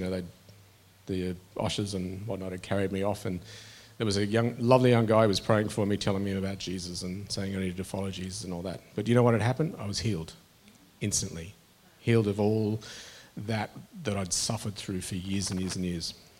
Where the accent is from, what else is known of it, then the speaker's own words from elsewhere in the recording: Brisbane, Queensland, Australia; born there; I was born in Brisbane in the early 70s